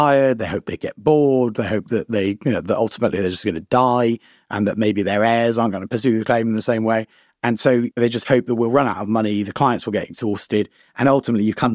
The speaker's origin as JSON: {"language": "English", "town": "Newport", "region": "Wales", "country": "United Kingdom", "tie": "born or raised there", "said": "I grew up in Newport, which is a city in South Wales, quite sort of post-industrial, really. But I grew up on the last but one house next to Pontymister, which is the mouth of the Sahawi Valley. All my mother's family are from Tredegar"}